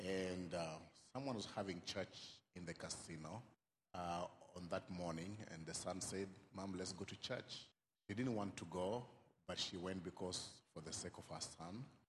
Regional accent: Bungoma, Bungoma County, Kenya; English is a second language; we come from Bungoma, Kenya. Bungoma, Kenya is in the east coast of Africa.

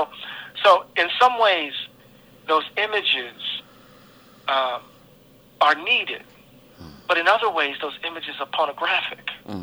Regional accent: Mississippi, United States; I'm from the Gulf Coast of Mississippi. And, you know, I grew up with hurricanes.

